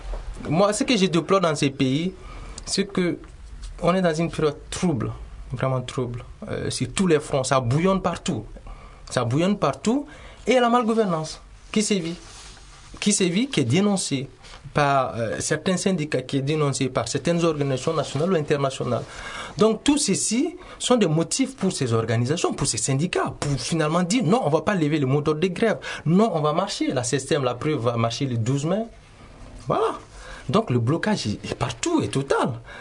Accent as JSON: {"language": "French", "country": "Mali", "said": "nous sommes des Maliens, vraiment. Au Mali, on a cette culture-là."}